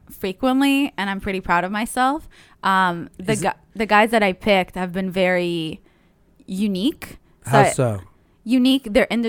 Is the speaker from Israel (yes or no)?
yes; Israel; But I grew up in Israel, so it was really hot.